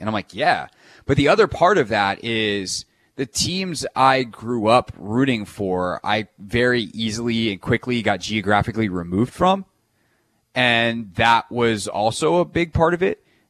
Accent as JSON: {"language": "English", "town": "Greenville", "region": "South Carolina", "country": "United States", "tie": "born or raised there", "said": "because that was the team that was closest to me growing up in Greenville, South Carolina."}